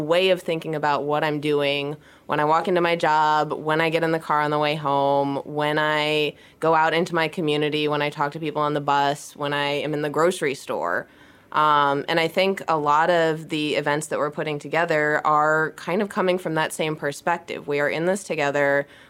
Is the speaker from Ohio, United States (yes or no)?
yes; Ohio, United States; So I'm from Ohio, and I grew up doing 4-H, which I know a lot of my students do too.